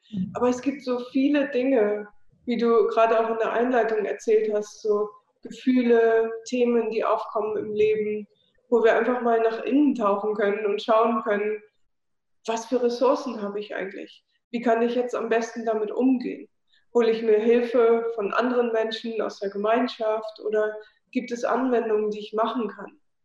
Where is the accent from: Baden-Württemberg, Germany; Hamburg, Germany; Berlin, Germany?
Hamburg, Germany; So war vorher schon in Deutschland, ich komme aus Hamburg, und auch in Europa mal unterwegs